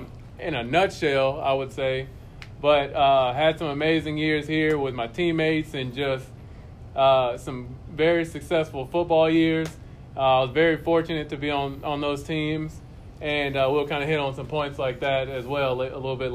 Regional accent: Denton, Texas, United States; Okay, so I'm from Denton, Texas. For those of y'all who don't know, it's about 35 minutes north of Dallas.

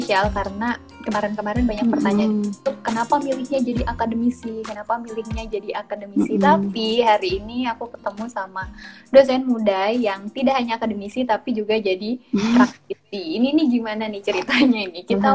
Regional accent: Kalimantan, Indonesia; aku juga kan orang Kalimantan. Kita ini sama ya, sama-sama perantauan yang jarang pulang.

